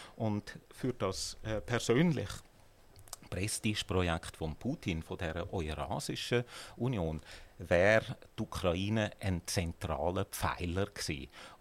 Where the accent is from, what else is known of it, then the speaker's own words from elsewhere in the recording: Switzerland; Sie und ich reden ja auch Deutsch. Und unsere staatsbürgerliche Identität ist nicht die von Deutschland, sondern wir sind Schweizer. Wir sind stolz darauf, Schweizer zu sein.